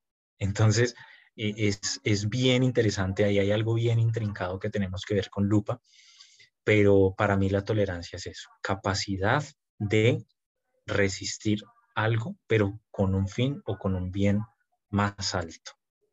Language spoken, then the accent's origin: Spanish; Bogotá, Colombia; Yo soy de Bogotá.